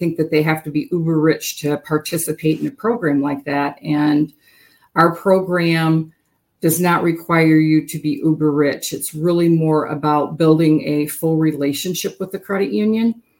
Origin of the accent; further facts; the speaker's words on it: Michigan, United States; moved away as an adult; No, I'm not. I actually was born and raised in Michigan.